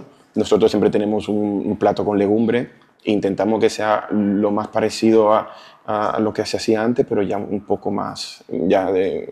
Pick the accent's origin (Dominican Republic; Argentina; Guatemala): Dominican Republic; now in Spain; Soy dominicano.